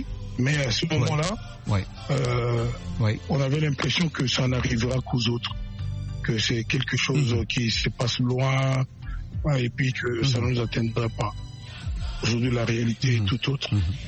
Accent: DR Congo; moi, en tant que Congolais

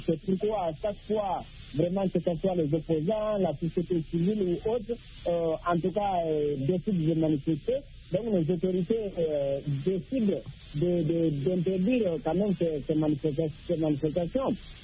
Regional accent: Guinea; surtout dans mon pays d'origine, la Guinée-Conakry

